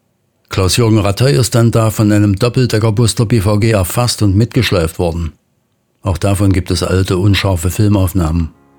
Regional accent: Spandau, Berlin, Germany; sogar in Spandau, wo ich herkomme

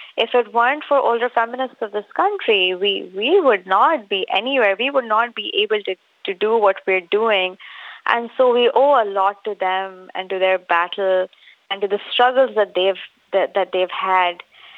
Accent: Karachi, Sindh, Pakistan; I'm from Karachi. So Karachi is one of the cities of Pakistan, and we are in Sindh, which is a province.

